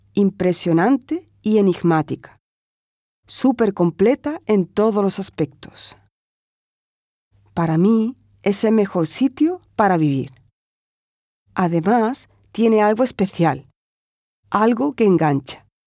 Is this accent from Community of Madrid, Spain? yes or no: yes; Madrid, Community of Madrid, Spain; born there; Soy madrileña de cuna y adoro Madrid.